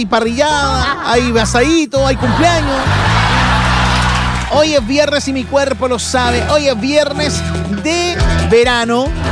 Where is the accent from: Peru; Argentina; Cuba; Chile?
Chile; Quilpué, Valparaíso; Somos de Quilpue, somos un 7, qué rico, ¿ah?